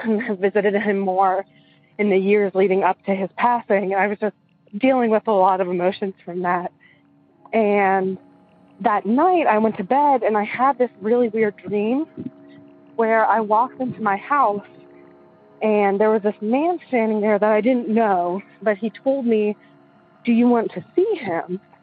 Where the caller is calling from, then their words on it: Maryland, United States; I'm calling from Western Maryland.